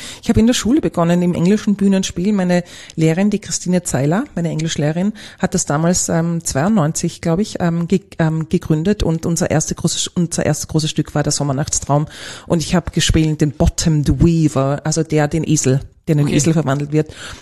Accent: Vienna, Austria; ist ein tschechischer Name. Ich bin eine typische Wienerin

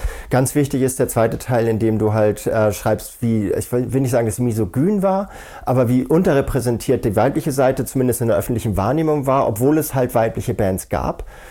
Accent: Hamburg, Germany; born there; ich bin gebürtiger Hamburger.

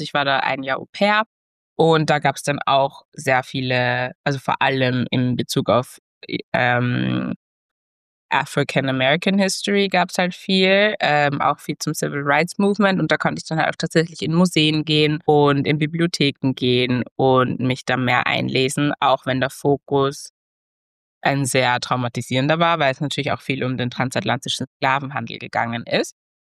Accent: Austria; ich bin in Österreich aufgewachsen, da nennt man das Matura.

